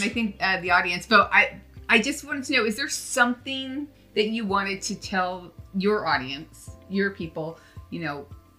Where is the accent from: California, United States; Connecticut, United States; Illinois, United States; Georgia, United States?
California, United States; now in Las Vegas, United States; And I feel like, because I am originally from California, I feel like, we always had that camaraderie.